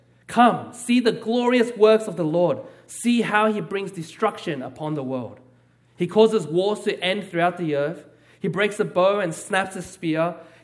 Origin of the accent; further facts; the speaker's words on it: California, United States; I mean, after all, we grew up in the Bay, we live in the Bay, and this experience is actually so distant to us.